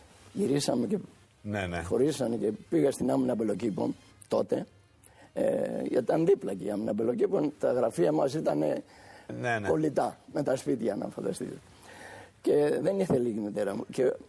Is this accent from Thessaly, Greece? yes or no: no; Ampelokipoi, Attica, Greece; born there; Γιατί γεννήθηκα στους Αμπελοκήπους, στα Τουρκοβούνια. Και όταν χώρισε η μάνα μου με τον πατέρα μου 10 χρονών, γύρισα και δίπλα στον Παναθηναϊκό έμεινα με η μητέρα μου με την αδερφή της.